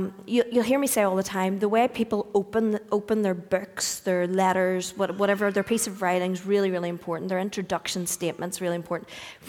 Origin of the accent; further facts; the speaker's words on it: Portadown, Northern Ireland, United Kingdom; You know all the things I say and nobody understands because I'm from Portadown.